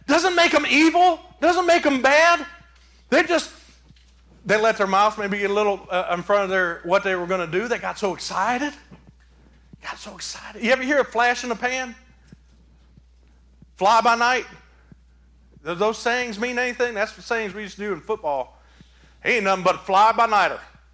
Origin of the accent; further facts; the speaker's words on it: Michigan, United States; I am from Michigan. We do it different up there.